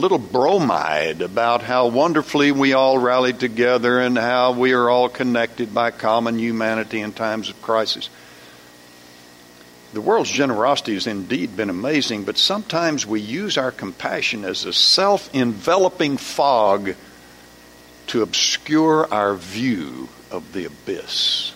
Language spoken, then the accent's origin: English; Corpus Christi, Texas, United States; When I was growing up in Corpus Christi, there was a great big Baptist church that was on the road that I traveled a lot.